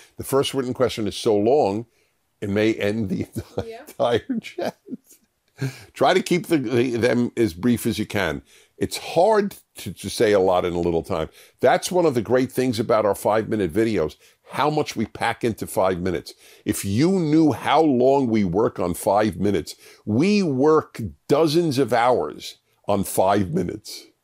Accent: New York, United States; I grew up in New York, and we got the daily paper for like 5 cents

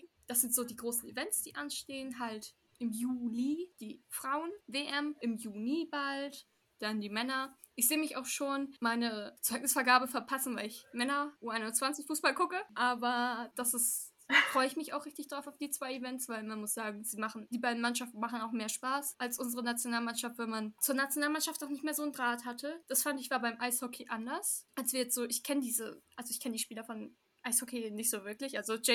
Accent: Dortmund, North Rhine-Westphalia, Germany; Ich gebe jetzt keinen kleinen Applaus, weil ich bin Dortmunder.

